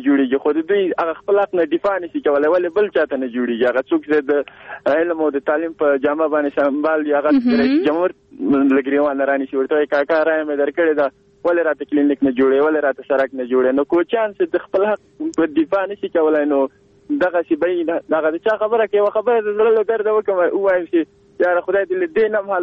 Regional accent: Kabul, Afghanistan; born there; زه دلته په دې ټولنه کې پیدا شوی یم په کابل کې دی سبس کې نو زما کوچیتوب مې نه ده لیدلی

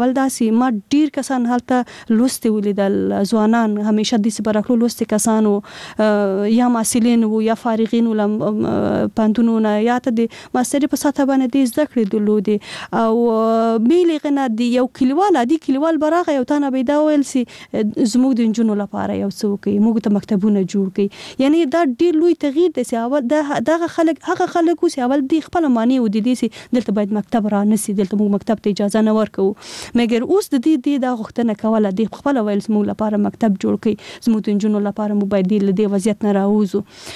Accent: Kabul, Afghanistan; یعنی زه له کابل نه ورغلی یم.

